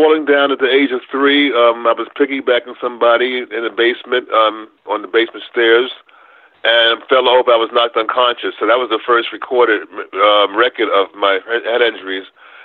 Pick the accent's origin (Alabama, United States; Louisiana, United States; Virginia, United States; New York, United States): New York, United States; We enjoyed playing with each other, and they couldn't believe I was from New York.